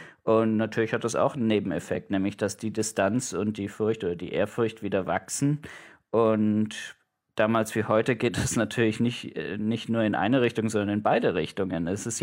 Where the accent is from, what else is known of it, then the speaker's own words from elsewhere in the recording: Ulm, Baden-Württemberg, Germany; Ich bin in Ulm aufgewachsen